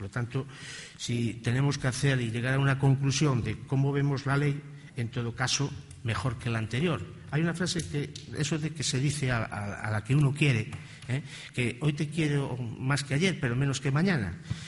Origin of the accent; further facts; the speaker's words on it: Galicia, Spain; estoy dispuesto a mejorar el deporte de mi tierra